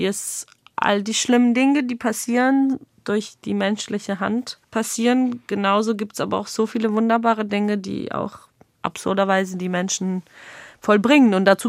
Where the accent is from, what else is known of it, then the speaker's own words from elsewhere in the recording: Georgia; mit meiner Jugend in Georgien in den 90ern beschäftige